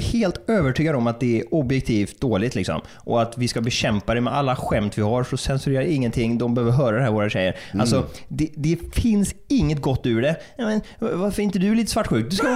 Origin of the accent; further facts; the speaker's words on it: Västra Götaland County, Sweden; Och just att vi är från Bohuslän också